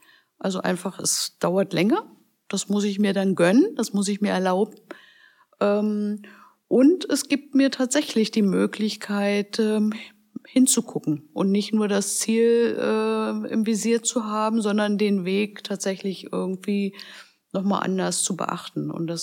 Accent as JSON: {"language": "German", "region": "Berlin", "country": "Germany", "said": "Aber ich komme aus Berlin, also ich kenne auch anderes Leben."}